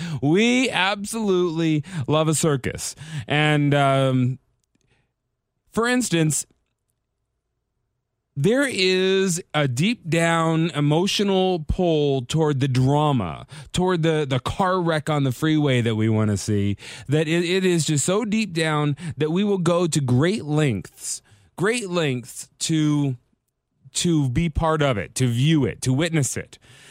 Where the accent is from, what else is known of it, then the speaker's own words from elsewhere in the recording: United States; we as American people, to use the general term, we as one and all as one group of Americans